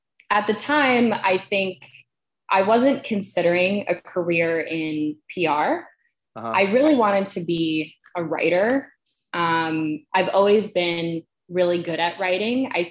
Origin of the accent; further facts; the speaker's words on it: Ohio, United States; So I grew up in the Midwest in Ohio. I'm an only child.